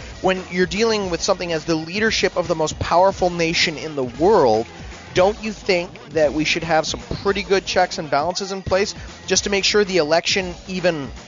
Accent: Canada; As a Canadian viewing this whole thing

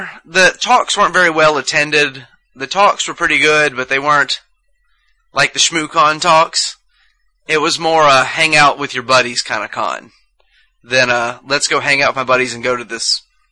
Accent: Mississippi, United States; I'm from Mississippi. Well, Mississippi's pretty big and we're not from the same spot

